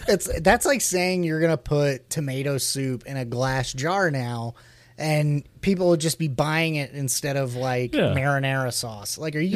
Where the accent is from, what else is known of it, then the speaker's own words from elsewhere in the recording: Midwest, United States; growing up in the Midwest like I did